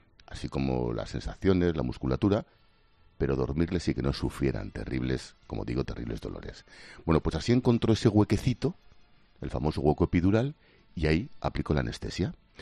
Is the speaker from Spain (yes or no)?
yes; Spain